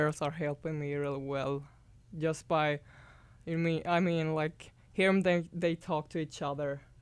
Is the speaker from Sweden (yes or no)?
yes; Sweden; On the southeast coast, but I lived up in north for 3 years. I went to high school there to play hockey.